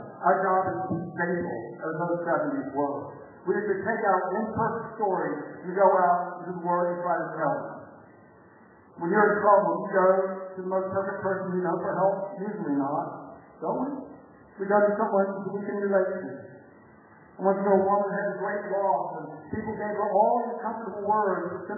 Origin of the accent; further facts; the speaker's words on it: the South, United States; We have a phrase, I'm from the South, that something's exciting, and great stories ready.